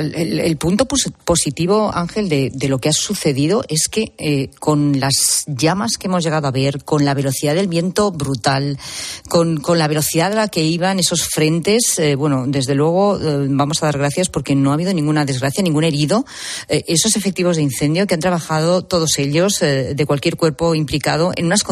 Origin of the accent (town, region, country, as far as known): Castile and León, Spain; born or raised there